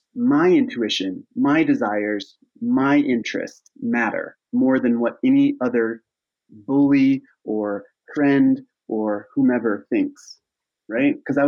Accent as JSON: {"language": "English", "region": "Michigan", "country": "United States", "tie": "born or raised there", "said": "I grew up in Northern Michigan."}